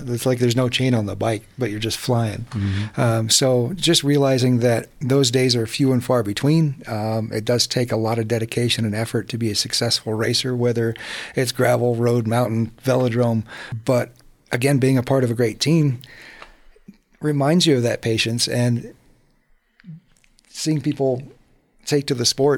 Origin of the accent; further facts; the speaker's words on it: Texas, United States; Growing up in Texas in the 80s and being a part of a junior cycling team of rock stars back then